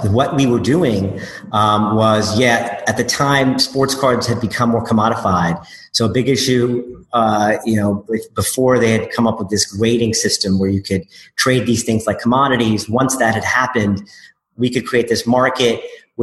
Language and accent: English; New Jersey, United States; We grew up together in the Jersey Shore